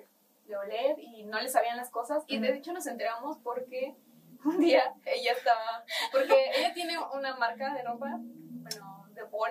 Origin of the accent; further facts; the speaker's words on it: Tlaxco, Puebla, Mexico; Tlaxco, Puebla.